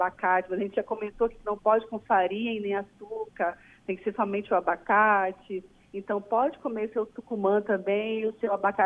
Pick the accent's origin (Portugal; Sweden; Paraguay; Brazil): Brazil; Manaus, Amazonas; Nós somos manauara, né?